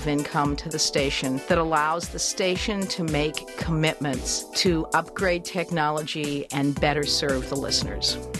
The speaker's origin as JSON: {"language": "English", "town": "Madison", "region": "Wisconsin", "country": "United States", "said": "from Madison, Wisconsin."}